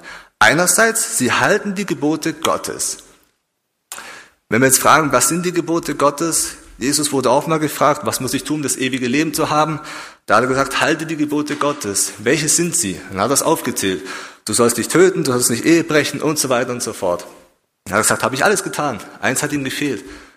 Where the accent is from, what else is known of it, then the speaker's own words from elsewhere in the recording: Austria; Bei uns in Österreich ist es noch nicht so.